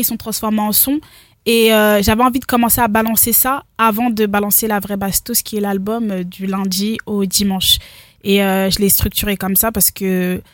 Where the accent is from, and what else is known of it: Reims, Grand Est, France; born or raised there